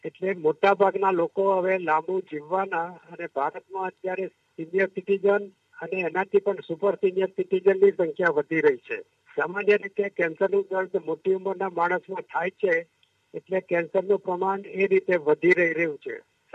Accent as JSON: {"language": "Gujarati", "town": "Bhadran", "region": "Gujarat", "country": "India", "tie": "born there", "said": "મારો જન્મ ભાદરણમાં થયો, ત્યાર પછી આગળ વધુ અભ્યાસ માટે હું ગુજરાત કોલેજમાં ગયો"}